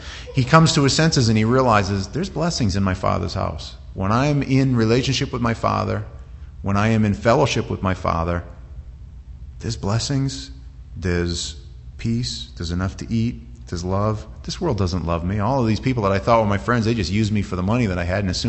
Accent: Maine, United States; I'm like, oh man, she's going to hate me. I'm this redneck from Maine.

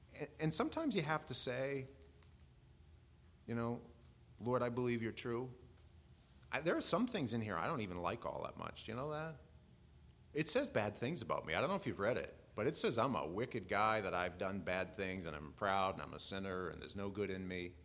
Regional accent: Maine, United States; well, you know, I'm from Maine. He's not going to mess with me.

